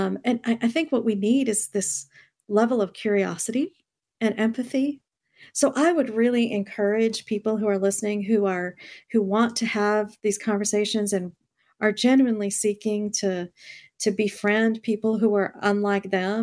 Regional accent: India; they're drawn to me because I am from India

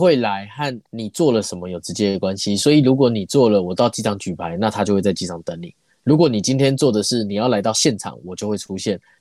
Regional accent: New Taipei, Taiwan; 我自己本身不是台中人，我是新北人

